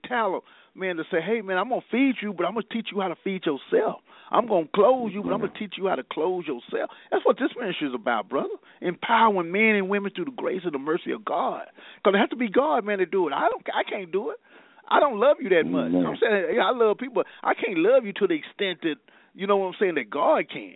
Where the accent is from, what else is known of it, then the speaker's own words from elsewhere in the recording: Dallas, Texas, United States; We grew up in South Dallas, and we knew some of the good side and the bad side